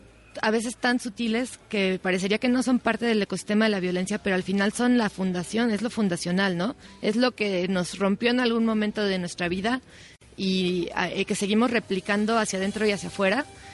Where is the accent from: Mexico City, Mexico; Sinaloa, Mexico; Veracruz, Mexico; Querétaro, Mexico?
Mexico City, Mexico; Bueno, yo soy de Gustavo Madero, soy muy del norte de la ciudad.